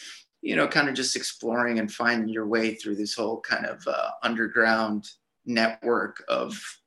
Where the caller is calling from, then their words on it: Brooklyn, New York, United States; I'm in Brooklyn right now.